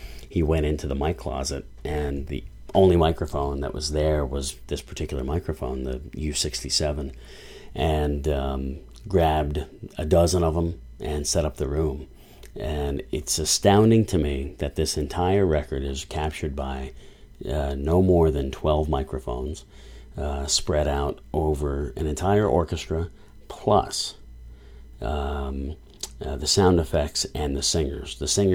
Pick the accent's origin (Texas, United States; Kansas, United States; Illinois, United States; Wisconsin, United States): Texas, United States; Dallas; also born or lived in New York; I was born in the New York area, I was raised in Dallas